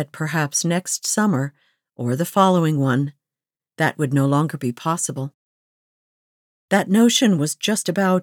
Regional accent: Buffalo, New York, United States; I was lucky enough to have summer internship offers at both of my hometown papers, the Morning Buffalo Courier Express and the Buffalo Evening News.

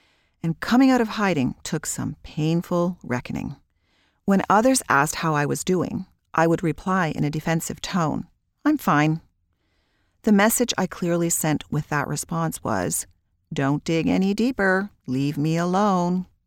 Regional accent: Kingston, Ontario, Canada; I grew up in Kingston, Ontario, Canada, with three siblings, one sister and two brothers.

